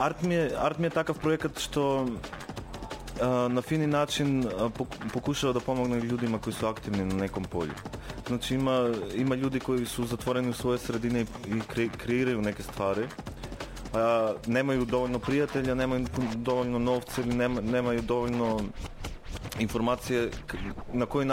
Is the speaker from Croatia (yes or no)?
no; North Macedonia; dolazim iz Makedonije. Ovdje sam došao na projekt